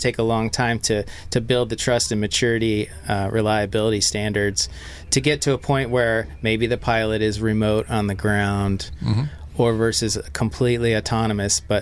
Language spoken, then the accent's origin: English; Kenosha, Wisconsin, United States; also born or lived in North Chicago, Illinois; I was born in Kenosha, Wisconsin, raised here, and then moved across the state line, went to high school in North Chicago, Illinois, came here as a kid with my dad.